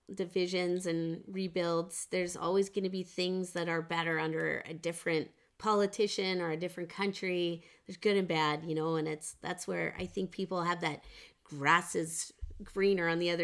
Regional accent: Canada; It's like, not that I'm ashamed of being Canadian, but I don't want to get into a political debate.

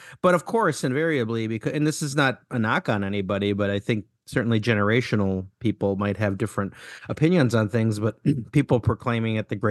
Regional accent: Milwaukee, Wisconsin, United States; I'm from Milwaukee. Gary is too, but I still live here.

